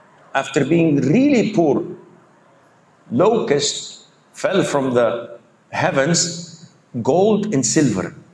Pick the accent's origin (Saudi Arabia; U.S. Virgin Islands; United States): Saudi Arabia; I come from Saudi Arabia. Women usually cover their faces.